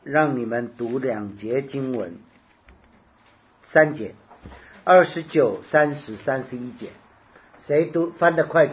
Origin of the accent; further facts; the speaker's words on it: Jiangnan, China; 我们江南人茴香是放一点点